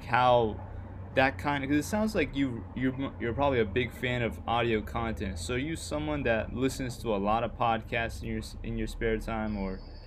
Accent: Pakistan; I'm from Pakistan, so my family, we're all spread all over the world.

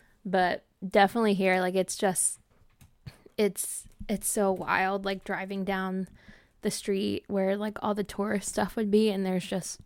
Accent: Mesquite, Texas, United States; No, I grew up in Dallas.

